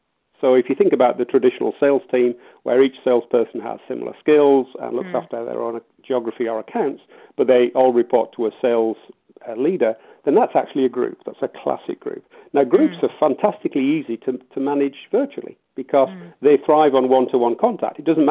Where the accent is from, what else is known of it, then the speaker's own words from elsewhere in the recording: Yorkshire and the Humber, United Kingdom; As a Yorkshireman and naturally generous, I get disappointed by that.